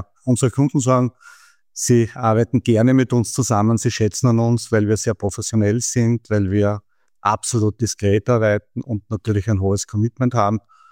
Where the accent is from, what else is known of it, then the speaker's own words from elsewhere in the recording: Styria, Austria; now in Vienna, Austria; Ich komme aus der Steiermark, bin schon seit vielen, vielen Jahren in Wien. Hab zwei Herzen in meiner Brust. Einerseits bin ich natürlich schon ein Wiener geworden, aber ein grünes Herz der Steiermark steckt noch immer in mir.